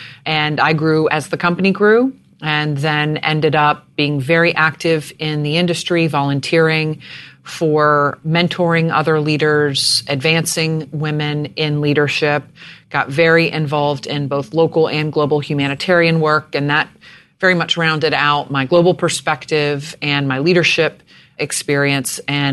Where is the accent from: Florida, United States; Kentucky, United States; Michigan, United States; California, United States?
Florida, United States; Jacksonville; born there; I was born in Jacksonville, Florida. I'm the oldest of three girls.